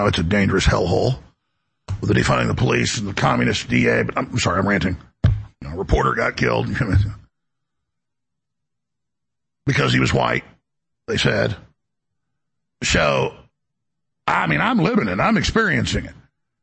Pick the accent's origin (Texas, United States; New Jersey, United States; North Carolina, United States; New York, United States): Texas, United States; Dallas; I grew up in Dallas in the 1980s when it was the murder capital.